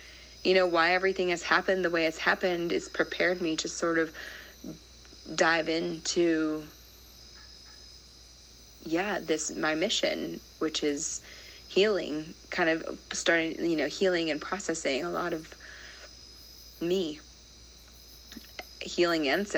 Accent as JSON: {"language": "English", "region": "Iowa", "country": "United States", "tie": "born or raised there", "said": "I grew up in Iowa, you know, I grew up in a pretty conservative part of Iowa, and then I worked in the government."}